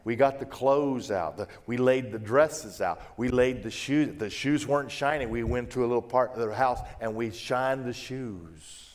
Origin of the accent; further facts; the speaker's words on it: Wichita, Kansas, United States; I grew up in Wichita, Kansas. I'm a preacher's son. I have two brothers and two sisters. I'm the youngest of five. There's seven of us in this single-story house with a full concrete basement that's very common in Kansas.